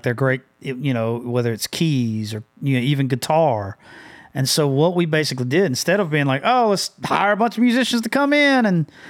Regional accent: Alabama, United States; so I'm born and raised in Alabama.

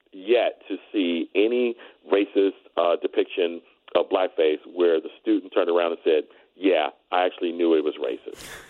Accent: Los Angeles, California, United States; Hollywood is generally projected, you know, particularly I'm from Los Angeles, and generally projected as being some liberal bastion.

